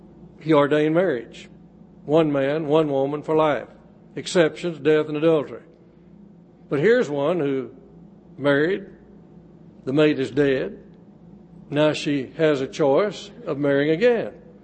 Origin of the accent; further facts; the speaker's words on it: Sherman, Texas, United States; my hometown of Sherman to Abilene to go to college